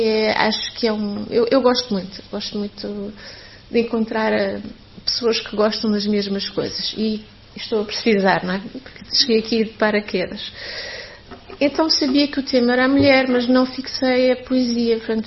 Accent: Matosinhos, Norte, Portugal; also born or lived in Lisbon; não sou de Ilhavo, sou de Matosinhos.

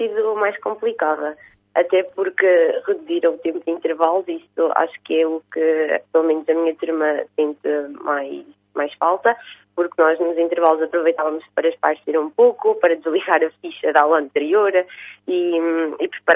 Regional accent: Gafanha da Encarnação, Aveiro, Portugal; Eu tenho 16 anos, nascida e criada na Gafanha da Encarnação, agora na Escola Secundária da Gafanha da Nazaré

